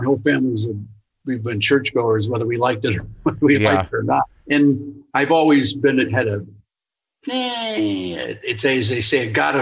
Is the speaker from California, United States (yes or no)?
no; Denver, Colorado, United States; I grew up in Denver when I was a kid.